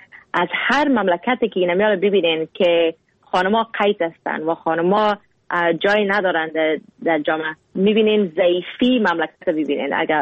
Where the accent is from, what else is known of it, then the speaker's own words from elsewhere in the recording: Afghanistan; now in Canada; گفتم از افغانستان. گفت از افغانستان اگه هستی یعنی که مسلمان هستی نه؟ گفتم ما اگه از افغانستان هستم مسلمان هستم.